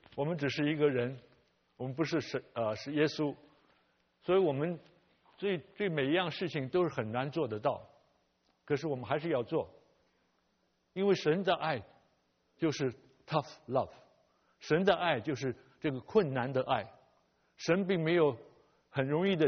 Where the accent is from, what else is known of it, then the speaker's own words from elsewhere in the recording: China; now in United States; 不像我们在中国长大，我是在中国长大，我相信有很多父母亲是在中国长大